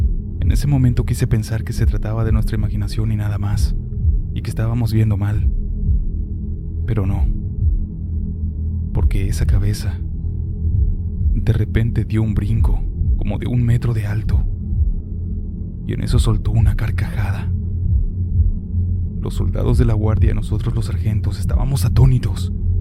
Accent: Guadalajara, Jalisco, Mexico; Soy oriundo de Guadalajara, Jalisco.

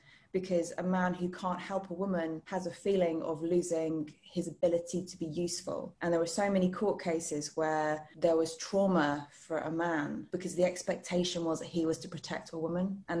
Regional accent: Stockport, North West England, United Kingdom; also born or lived in Leeds; I'm originally from Stockport and then I spent about 10 years after that in Leeds. So I'm 30 years northern. Currently based in the South.

